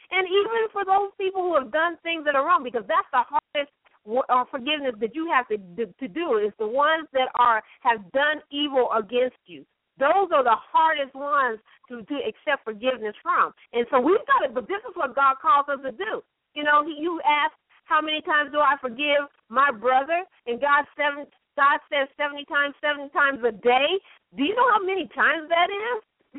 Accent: Colorado, United States; and my skin is black, and I'm from Colorado.

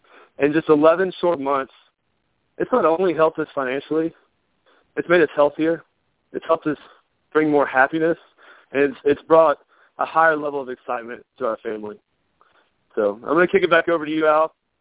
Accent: Chattanooga, Tennessee, United States; We are from Chattanooga.

